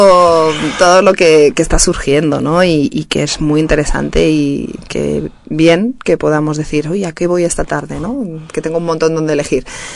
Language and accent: Spanish; Madrid, Community of Madrid, Spain; yo soy de Parque de Santa María, aunque yo siempre lo he llamado Hortaleza, ¿no? Yo soy de Hortaleza, aunque sea el distrito